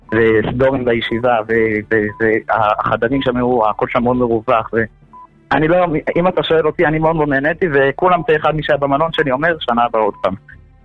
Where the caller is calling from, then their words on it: Modi'in Illit, Judea and Samaria Area, Israel; אני ממודיעין עילית.